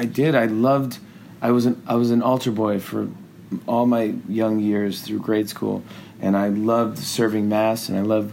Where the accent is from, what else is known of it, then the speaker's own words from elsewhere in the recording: New York, United States; I'm from New York. I don't do those things.